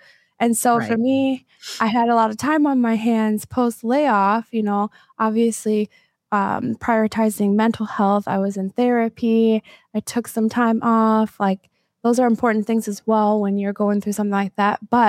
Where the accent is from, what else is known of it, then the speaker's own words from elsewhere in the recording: Michigan, United States; also born or lived in Seattle; I come from Michigan, but lived in Seattle for 10 years.